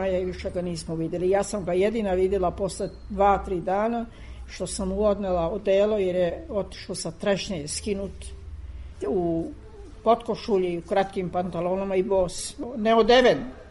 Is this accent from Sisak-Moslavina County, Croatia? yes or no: yes; Sisak, Sisak-Moslavina County, Croatia; Mi smo iz Siska došli u Zagreb.